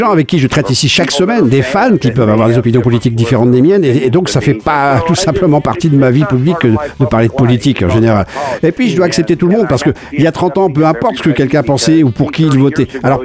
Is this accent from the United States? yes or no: yes; United States; sachant que je suis américain